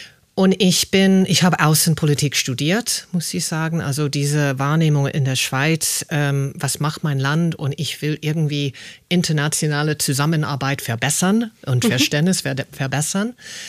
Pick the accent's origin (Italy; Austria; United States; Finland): United States; German is a second language; Ich als Amerikanerin, Teenager, hatte keine Ahnung.